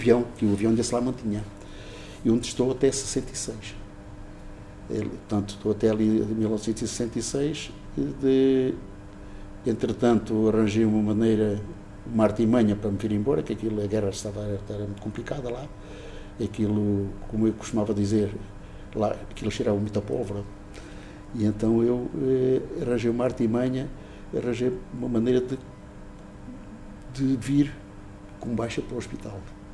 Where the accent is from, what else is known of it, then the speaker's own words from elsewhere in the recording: Castelo de Vide, Alentejo, Portugal; moved away; also born or lived in Tomar; sou natural de Castelo de Vide, embora tenha abandonado a vila por motivos profissionais muito cedo, e fui viver para Tomar.